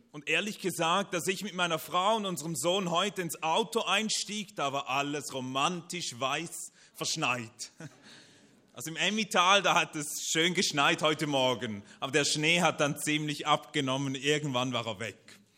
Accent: Basel, Basel-Stadt, Switzerland; Katrin kommt aus dem Graubünden, ich komme aus Basel.

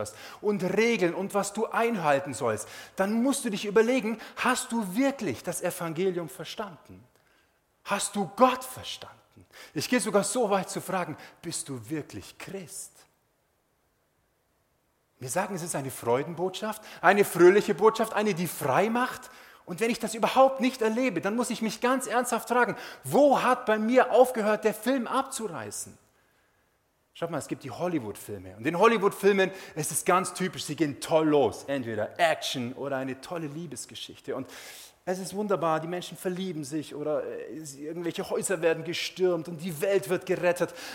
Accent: Olten, Solothurn, Switzerland; die Gemeinde in Olten, wo ich herkomme.

